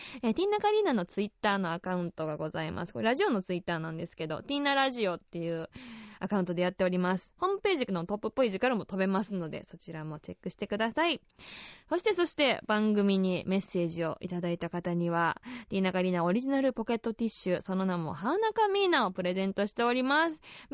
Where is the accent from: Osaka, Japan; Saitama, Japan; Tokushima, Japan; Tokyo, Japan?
Osaka, Japan; now in Sendai, Japan; 私が大阪府出身仙台在住のシンガーソングライター